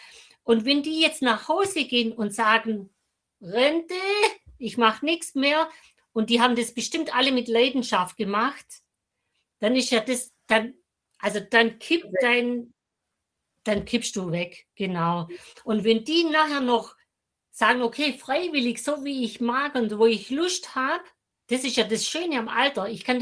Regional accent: Germany; das ist bei uns in Deutschland ist ja auch ein bisschen besser geworden.

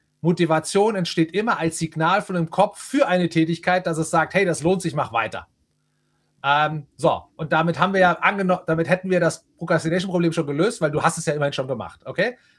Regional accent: Ochsenfurt, Bavaria, Germany; Wo ich herkomme. Ochsenfurt

